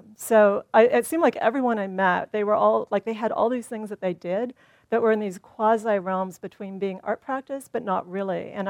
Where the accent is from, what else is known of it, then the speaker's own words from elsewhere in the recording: California, United States; also born or lived in New York; I'm from California, but I did grad school on the East Coast and I lived here for about 7 years before moving back to LA.